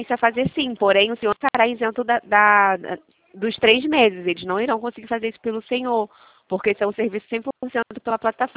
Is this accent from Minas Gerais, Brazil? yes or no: no; Rio de Janeiro, Brazil; Eu sou do Rio de Janeiro.